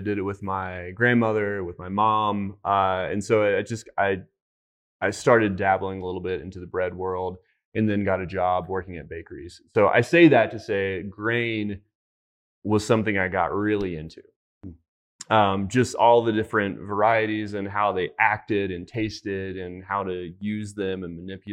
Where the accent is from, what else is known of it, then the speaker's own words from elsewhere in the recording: Kentucky, United States; So I'm from Kentucky, and growing up there, they actually produce a little whiskey.